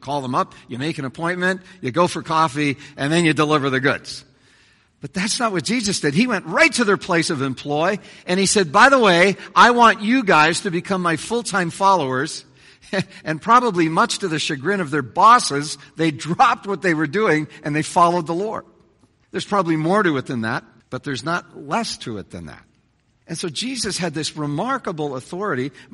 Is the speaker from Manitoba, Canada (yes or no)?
yes; Winnipeg, Manitoba, Canada; When I was growing up in Winnipeg in a good Mennonite home